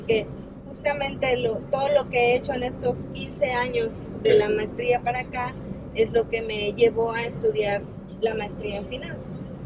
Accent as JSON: {"language": "Spanish", "town": "Acayucan", "region": "Veracruz", "country": "Mexico", "tie": "born there", "said": "Yo nací en Acayuca, en Veracruz."}